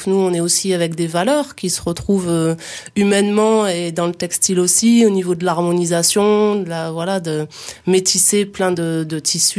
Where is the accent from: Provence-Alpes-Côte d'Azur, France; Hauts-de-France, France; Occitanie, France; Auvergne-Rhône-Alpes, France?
Hauts-de-France, France; Et je suis ch'ti, moi !